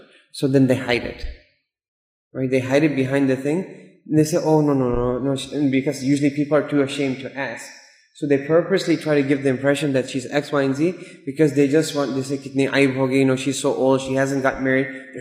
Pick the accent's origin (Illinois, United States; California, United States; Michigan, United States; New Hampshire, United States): Illinois, United States; Chicago; I mean, I grew up in Chicago. So it's like politics central.